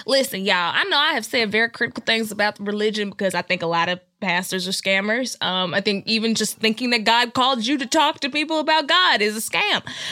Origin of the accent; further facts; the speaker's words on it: Dallas, Texas, United States; Dallas, Texas.